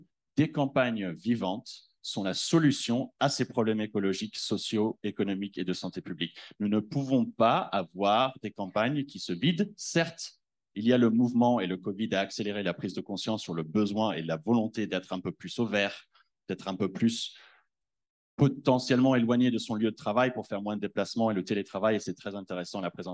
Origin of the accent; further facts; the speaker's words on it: New York, United States; also born or lived in San Francisco; now in France; je suis un urbain à la base. J'ai grandi à New York et à San Francisco. Et maintenant, je suis auvergnat d'adoption. Je vis sur une ferme en Haute-Loire, dans un petit village avec 50 personnes, beaucoup plus de vaches que de personnes.